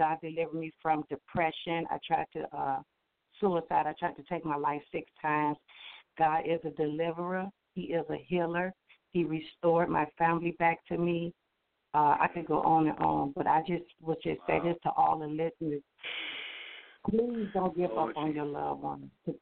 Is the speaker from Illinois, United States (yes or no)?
yes; Genesee, Illinois, United States; I'm from Genesee, Illinois.